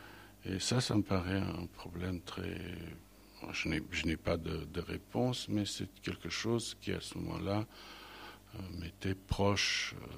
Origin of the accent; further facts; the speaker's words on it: Romania; On dit que c'est les chez nous, en Roumanie, la même chose.